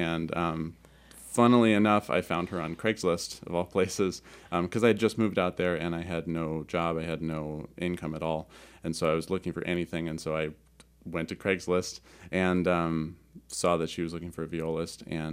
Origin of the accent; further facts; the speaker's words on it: Sioux City, Iowa, United States; Oh, yeah. Yeah, I grew up in Sioux City. I went through the public school system.